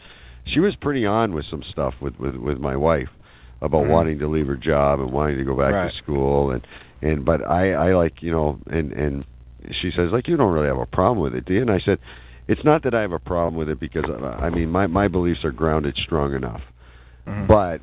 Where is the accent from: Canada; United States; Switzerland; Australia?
Canada; See, I'm from Canada, eh, Mike?